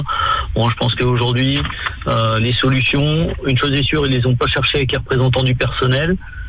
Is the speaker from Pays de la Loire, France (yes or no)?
yes; La Roche-sur-Yon, Pays de la Loire, France; Parce que comme vous le disiez, je viens de La Roche-sur-Yon